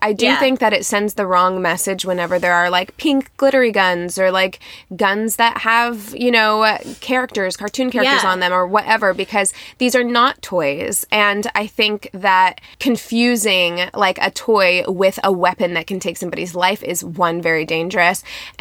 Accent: Midwest, United States; I've said it on this podcast many times, I'm from the Midwest.

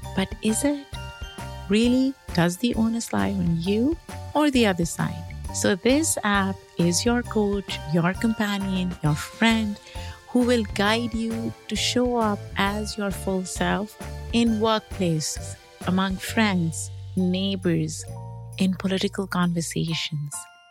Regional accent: Pakistan; I come from a different rhythm of life. Growing up in Pakistan, December 25th wasn't Christmas for me.

